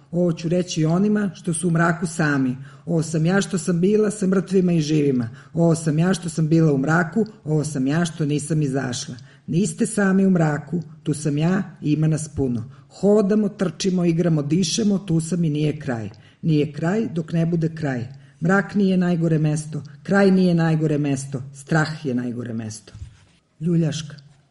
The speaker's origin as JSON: {"language": "Serbian", "region": "Belgrade", "country": "Serbia", "tie": "born or raised there", "said": "odrasla sam na Novom Beogradu, onda sam otišla na Đeram pijacu, pa sam se opet vratila na Novi Beograd. Vrlo verovatno ću tu i ostati do samog kraja."}